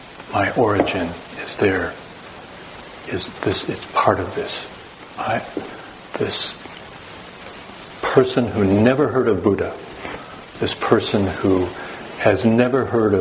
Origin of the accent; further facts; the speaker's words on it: Wisconsin, United States; but I'm from the North Country, Wisconsin, and this image is a very poignant image for me